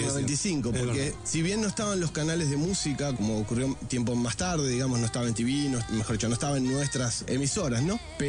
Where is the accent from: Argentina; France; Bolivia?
Argentina; Mercedes, Buenos Aires Province; Exactamente, de Mercedes, una ciudad cercana a Buenos Aires, a 100 kilómetros, bastante grande ahora, actualmente.